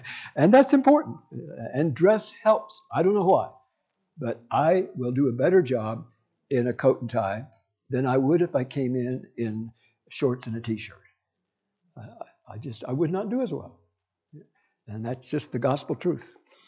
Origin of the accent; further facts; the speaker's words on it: Kansas, United States; I grew up in Kansas, and Kansas back then thought Californians were of the devil because they did mixed swimming.